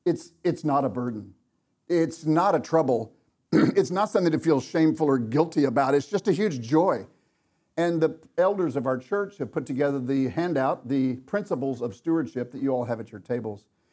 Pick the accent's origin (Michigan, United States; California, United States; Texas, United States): Texas, United States; Dallas; I grew up here in Dallas, and my parents were believers.